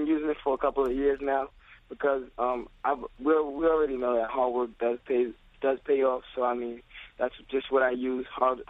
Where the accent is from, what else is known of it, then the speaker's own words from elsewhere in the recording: New York City, New York, United States; fight after that will be in Madison Square Garden. So, I mean, I'm excited for that because it's in my hometown